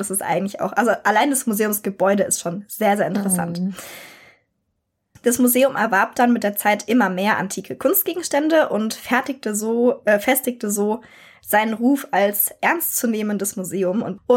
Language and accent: German; Rhineland-Palatinate, Germany; Ich komme aus Rheinland-Pfalz, muss man dazu sagen.